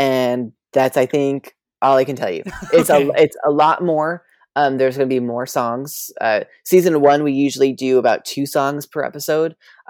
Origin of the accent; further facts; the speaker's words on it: New York, United States; because I grew up in New York and I've always wanted to do theater.